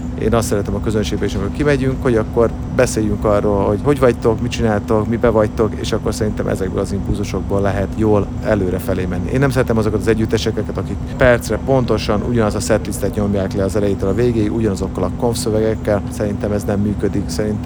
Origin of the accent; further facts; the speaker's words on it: Vojvodina, Serbia; Én vajdasági vagyok, tehát hogy ebből a határon túli per anyaországi dologból azért szerencsére van némi merítésem.